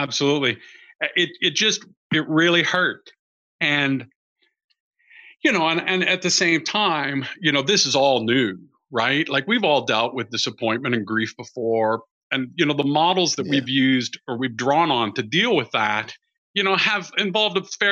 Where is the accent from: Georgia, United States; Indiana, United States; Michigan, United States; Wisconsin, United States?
Indiana, United States; I grew up in Indiana, which was about an 8-hour drive from where we were living.